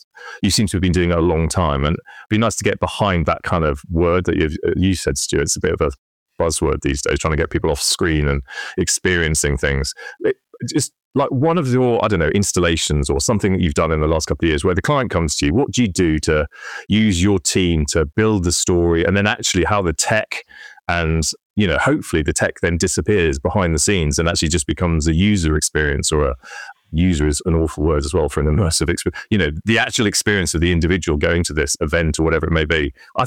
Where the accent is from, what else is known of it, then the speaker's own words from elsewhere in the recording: North West England, United Kingdom; So I grew up in the Northwest.